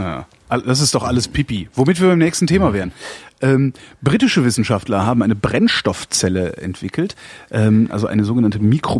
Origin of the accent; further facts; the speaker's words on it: Germany; wir sind halt Deutsche.